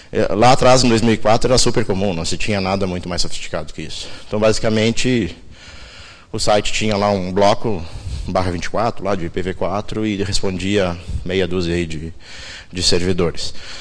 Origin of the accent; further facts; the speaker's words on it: Rio Grande do Sul, Brazil; trabalho no Facebook já há quase um ano, sou aqui do Rio Grande do Sul.